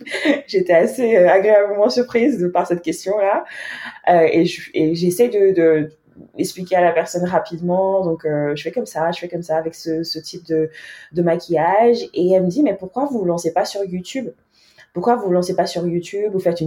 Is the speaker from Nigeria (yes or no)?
yes; Nigeria; French is a second language; now in France; c'est le fait que je viens du Nigeria, je parlais pas français quand je suis arrivée en France, mais je me suis créée une voix ici.